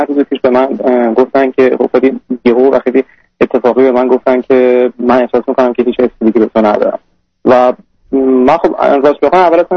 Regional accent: Iran; moved away as an adult; now in Canada; من 26 سالمه و آرشیتکت هستم و حدود تقریبا یک سال هستش که از ایران مهاجرت کردم به کانادا و تو اینجا تنها زندگی میکنم.

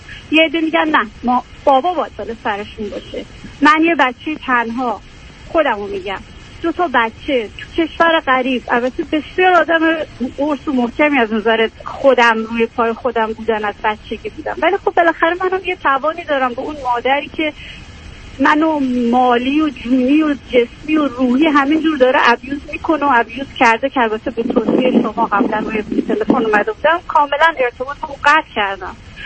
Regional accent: Iran; moved away as an adult; میخواستم که بیام هم تحصیل کنم هم فرار کنم از ایران و اومدم

